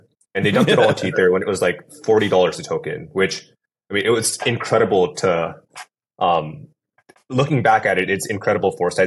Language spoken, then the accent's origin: English; California, United States; So my story is that I grew up in the Bay Area. I lived in different parts of the South Bay, East Bay, and then I ended up going down to college in LA. So I've been basically in California most of my life.